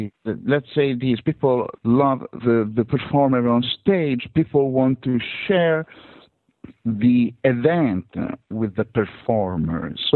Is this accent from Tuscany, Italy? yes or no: yes; Florence, Tuscany, Italy; especially for my hometown team, Fiorentina